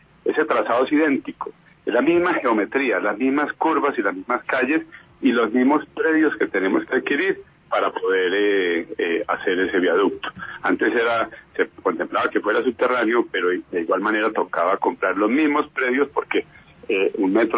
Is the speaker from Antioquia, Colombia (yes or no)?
yes; Antioquia, Colombia; yo soy antioqueño. Yo sufrí el metro de Medellín.